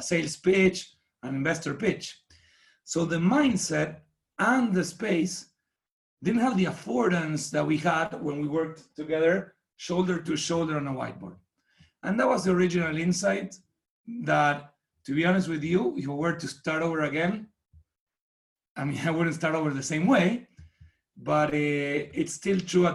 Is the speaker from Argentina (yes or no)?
yes; Argentina; English is a second language; moved away as an adult; now in California, United States; So the accent is not local from California. I'm from Argentina originally. I moved in 7 years ago.